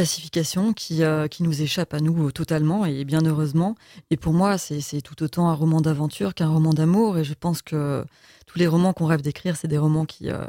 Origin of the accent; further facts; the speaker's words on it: Bourgogne-Franche-Comté, France; J'ai grandi près de la Loire, donc il y a toujours eu cette attraction de l'eau.